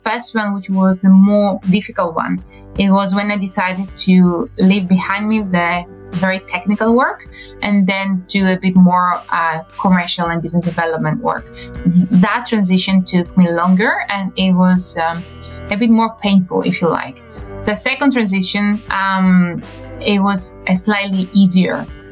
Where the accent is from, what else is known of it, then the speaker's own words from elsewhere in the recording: Greece; English is a second language; now in London, United Kingdom; Yes, I wish I would call you from my home in Greece, but no, I'm stuck in this in London for now.